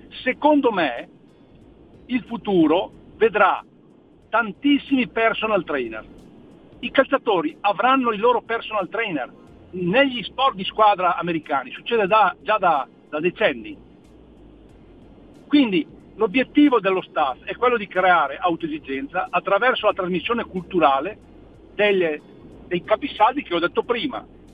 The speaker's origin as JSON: {"language": "Italian", "region": "Lombardy", "country": "Italy", "lives_now": "Verona, Italy", "said": "io vivo a Verona, sono bergamasco, ma Firenze fa parte della mia vita."}